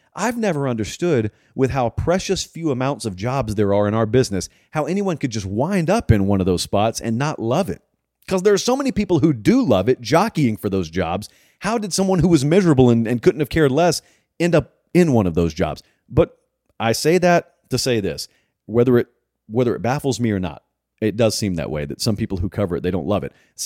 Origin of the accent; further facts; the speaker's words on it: New York, United States; Growing up in New York, our talk radio personalities were always such huge icons, I assumed they must know everything.